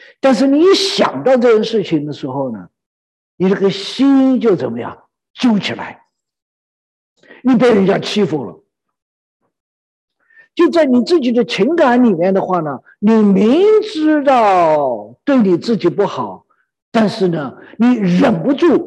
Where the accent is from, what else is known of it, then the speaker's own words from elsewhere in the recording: Chongqing, China; born there; 我是那个时候出生的，我们那时候重庆，因为重庆的那种热湿，然后呢我就病了发高烧